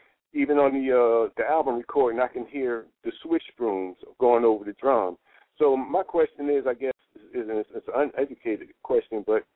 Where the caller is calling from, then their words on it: Houston, Texas, United States; I'm calling from Houston, Texas, the lovely Houston, Texas.